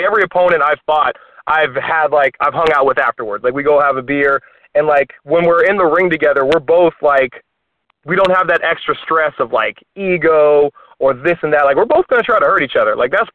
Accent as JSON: {"language": "English", "town": "Vallejo", "region": "California", "country": "United States", "tie": "born or raised there", "said": "I grew up in Vallejo in the Bay Area, and not a lot really going on there."}